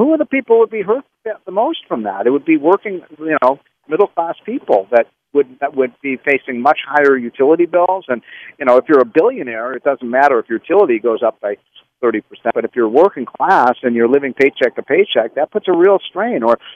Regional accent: Illinois, United States; I do love the state of Illinois. It's my home state. It's a great, great state, but it's been ruined by the politicians.

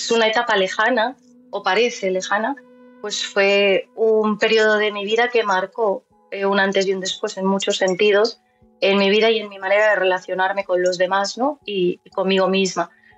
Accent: Madrid, Community of Madrid, Spain; tengo 36 años, soy de Madrid, soy madre de 3 niños preciosos

